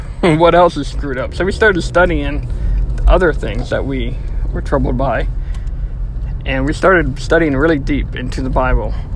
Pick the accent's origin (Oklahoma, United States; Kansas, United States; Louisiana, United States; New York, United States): Louisiana, United States; So being born and raised in Louisiana, sweet tea is a huge part of Southern culture, you know?